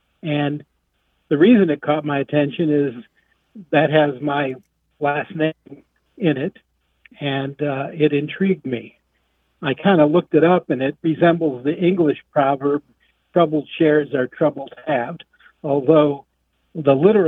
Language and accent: English; United States; accent: American; in Italy, my family makes fun of my American accent and my poor choice of tenses, but I soldier on.